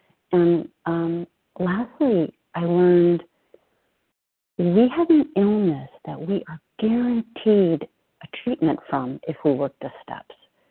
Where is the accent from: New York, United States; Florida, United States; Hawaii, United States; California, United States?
California, United States; I'm from California.